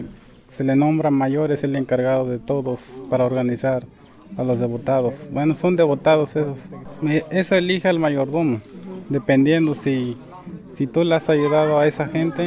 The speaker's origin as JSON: {"language": "Spanish", "town": "Atempa", "region": "Veracruz", "country": "Mexico", "said": "Yo soy de aquí de Atempa, en Lomatán, Veracruz"}